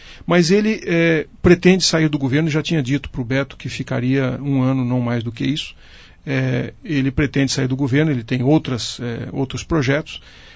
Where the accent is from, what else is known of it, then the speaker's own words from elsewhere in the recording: Maringá, Paraná, Brazil; porque sou do partido, porque sou de Maringá.